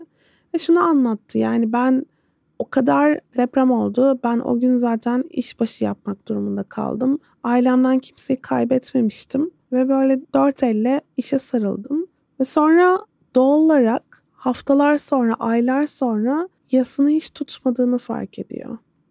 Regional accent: İzmir, Turkey; Ben İzmir Karşıyaka'da büyüdüm. Karşıyaka öyle bir yer ki 40 yıl sonra hala aynı. Benim ilkokulum hala bulunduğu yerde duruyor. Çocukken geçtiğim sokakların hepsi aynı.

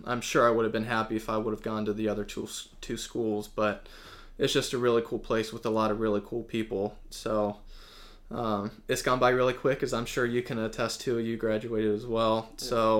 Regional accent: Wake Forest, North Carolina, United States; So I grew up in Wake Forest and went to Wake Forest High School.

